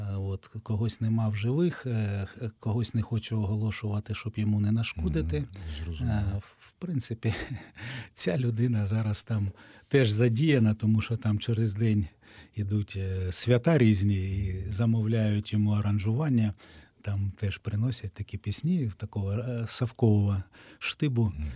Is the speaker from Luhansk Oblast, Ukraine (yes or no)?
no; Horlivka, Donetsk Oblast, Ukraine; Василь Стус працював вчителем у моїй рідній Горлівці.